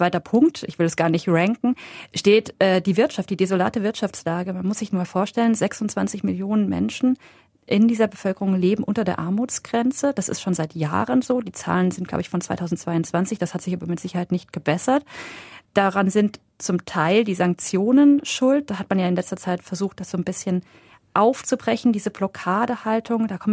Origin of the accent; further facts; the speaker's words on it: Iran; können wir uns als Iraner alle vereinigen.